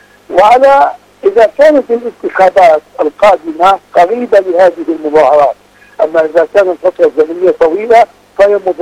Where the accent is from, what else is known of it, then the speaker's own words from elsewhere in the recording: Palestine; لا أتكلم كوني فلسطيني